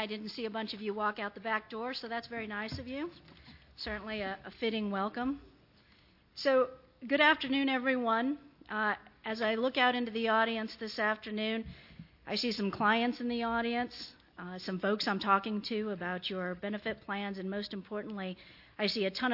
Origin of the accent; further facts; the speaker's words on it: Arizona, United States; I'm from Arizona, and I grew up in a small ranching community in the high country of the state.